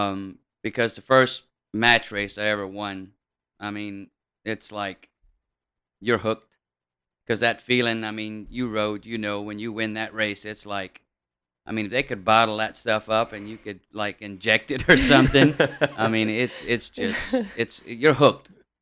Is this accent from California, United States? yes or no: no; Lafayette, Louisiana, United States; Grew up in Lafayette, Louisiana. Well, Doosan, they call it. My grandfather was a rice farmer.